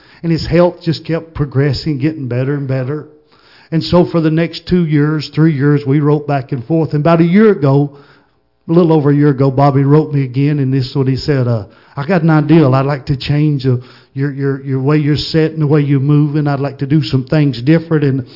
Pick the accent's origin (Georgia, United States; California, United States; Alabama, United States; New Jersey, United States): Georgia, United States; Blue Ridge; also born or lived in Copper Hill; born and raised in Blue Ridge, Georgia. Born in Copper Hill, raised in Blue Ridge, Georgia.